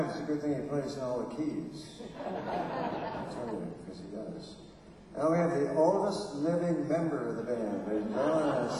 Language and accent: English; Toronto, Ontario, Canada; And we're all from Toronto. We're all in the same area. Working all kinds of gigs.